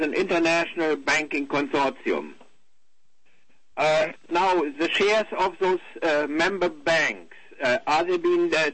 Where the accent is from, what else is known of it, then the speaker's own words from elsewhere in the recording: Germany; English is a second language; now in New Brunswick; I live in New Brunswick. I'm originally from Germany.